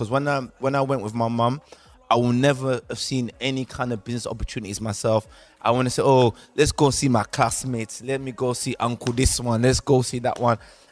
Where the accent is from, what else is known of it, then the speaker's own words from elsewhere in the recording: Ghana; And I feel like as a Ghanaian, like sometimes we look at what our competitors are doing to the left or the right in terms of Nigeria, but As a country, we need to just face forward